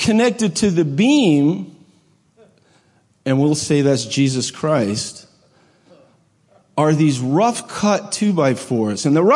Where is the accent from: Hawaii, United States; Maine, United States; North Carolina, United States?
Maine, United States; I'm from Maine, up in the backwoods of Maine.